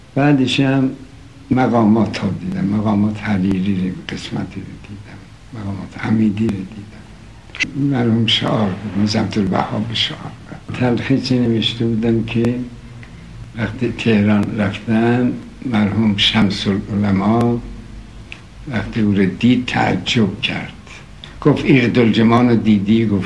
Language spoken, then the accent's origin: Persian; East Azerbaijan, Iran; also born or lived in Tabriz; در تبریز. اون وقت در قنداق بودم که انقلاب بود و اینها، تبریز رفتیم بردن من ده. بیشتر من رستم، رست اولین بچگیم در ده بوده، همون هیدر بابا کو قریه هیدر.